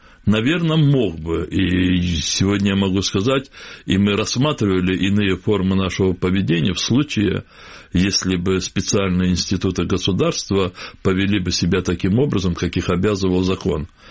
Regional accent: Crimea, Ukraine; Мы, крымские татары

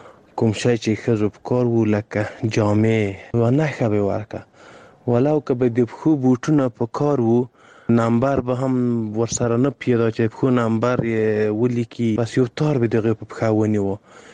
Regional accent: Ghor, Afghanistan; د موږ د غور ولایت دی

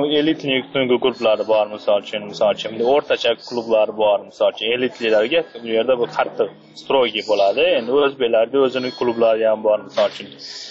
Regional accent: Osh, Osh Region, Kyrgyzstan; now in Moscow, Russia; o'zi yoshim 20 da bo'lsa ham, sochi o'zim O'shdanman, o'zi Rossiyada 8-9 yildan beri shu yerda, mana Moskvada.

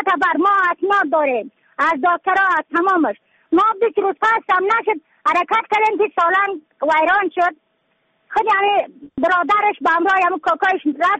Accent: Badakhshan, Afghanistan; از بدخشان هستم، مرکز بدخشان، ولسوالی اکل پایان، قیره وینگ،

